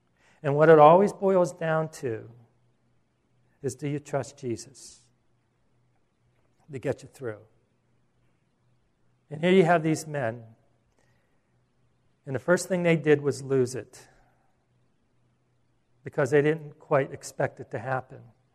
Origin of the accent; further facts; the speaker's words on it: Pittsburgh, Pennsylvania, United States; Now, I'm from Pittsburgh, we used to go up to Lake Erie to vacation.